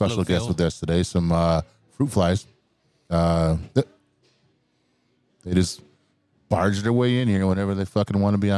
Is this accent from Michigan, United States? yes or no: yes; Detroit, Michigan, United States; But I always thought it came from my hometown, Detroit, with groups like, you know, guys like … which I consider the godfather of horrorcore.